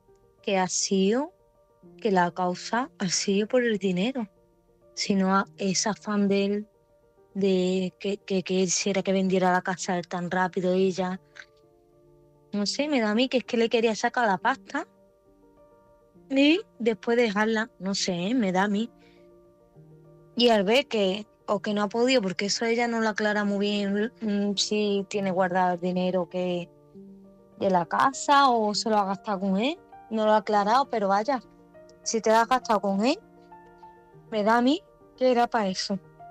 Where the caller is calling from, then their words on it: Málaga, Andalusia, Spain; de Málaga.